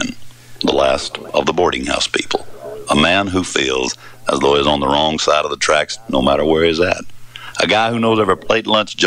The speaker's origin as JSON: {"language": "English", "town": "Hattiesburg", "region": "Mississippi", "country": "United States", "tie": "born or raised there", "said": "There were a lot of housewives named that in my hometown. Yeah. In Hattiesburg, Mississippi."}